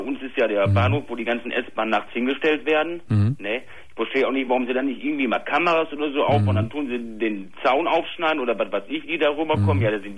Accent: Essen, North Rhine-Westphalia, Germany; ich komme aus Essen, kann ich ruhig sagen

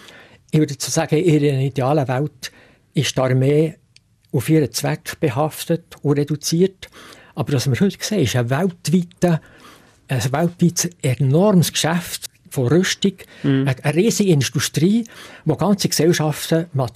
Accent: Jura, Switzerland; Im Berner Jura bin ich daheim, aufgewachsen in den Freibergen.

